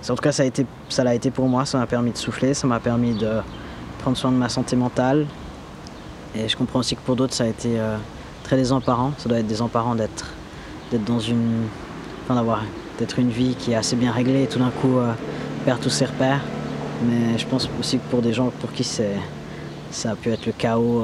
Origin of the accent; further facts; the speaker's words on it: Switzerland; je suis une personne adoptée. J'ai grandi en Suisse, élevé par une famille blanche, complètement déconnecté de ma région d'origine